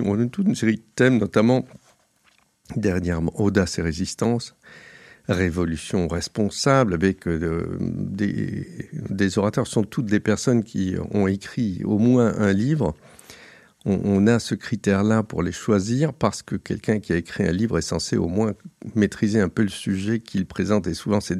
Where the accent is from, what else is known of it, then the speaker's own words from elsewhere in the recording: Brussels, Brussels-Capital Region, Belgium; Enfin, moi, je ne suis pas belge, mais ce n'est pas grave, mais je suis bruxellois, j'ai toujours vécu à Bruxelles.